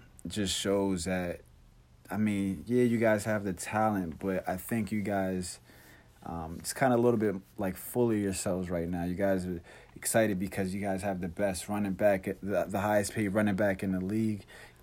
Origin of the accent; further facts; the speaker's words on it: New Jersey, United States; No, not at all, man. Man, I'm from Jersey, man.